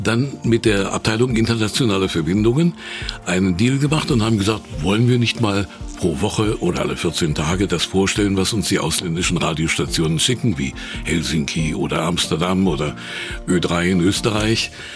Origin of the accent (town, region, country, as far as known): Wernigerode, Saxony-Anhalt, Germany; born or raised there